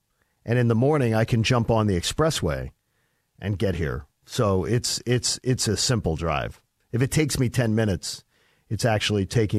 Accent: Northeast, United States; Because growing up in the Northeast, I can tell you, I remember when there was no Red Sox Nation.

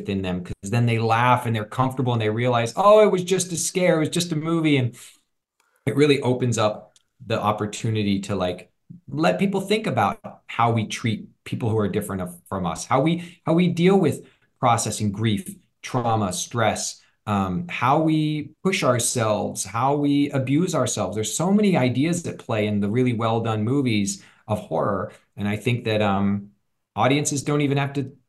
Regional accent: Kansas City, Missouri, United States; where I grew up in Kansas City in the Midwest in the States.

